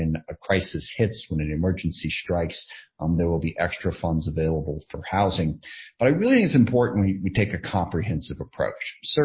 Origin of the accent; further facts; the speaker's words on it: SeaTac, Washington, United States; that's where I grew up. I grew up in SeaTac, so I know the area well.